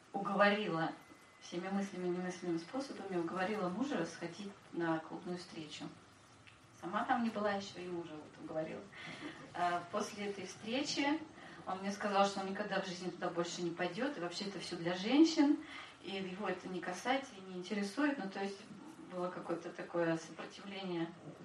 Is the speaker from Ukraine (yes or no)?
no; Tallinn, Harju County, Estonia; Я из Таллина.